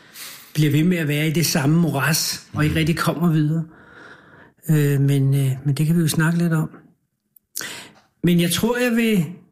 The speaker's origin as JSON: {"language": "Danish", "region": "Capital Region of Denmark", "country": "Denmark", "said": "jeg er fra Værebroparken, som er betonbyggeri og social boligbyggeri, 15 km eller 10 km fra Rådhuspladsen."}